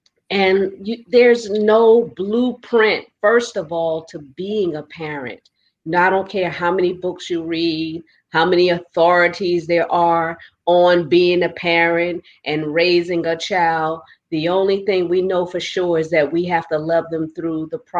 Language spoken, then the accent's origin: English; New York, United States; so I'm always excited being a New Yorker to actually feel a little crisp air every now and then.